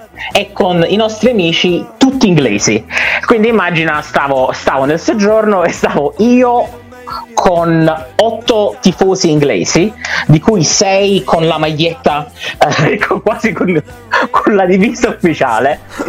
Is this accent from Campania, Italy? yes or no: yes; Naples, Campania, Italy; Ovviamente io, in quanto napoletano, non ti lascio ti lascio solo immaginare cosa sia potuto uscire.